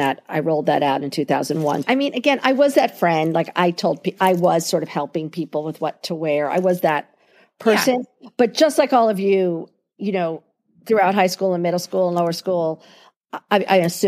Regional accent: New York City, New York, United States; But, like, I grew up in New York City.

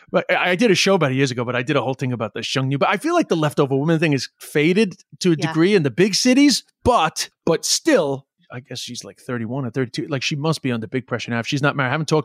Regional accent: Flushing, New York, United States; also born or lived in China; So originally I actually moved back. I'm from Flushing, Queens.

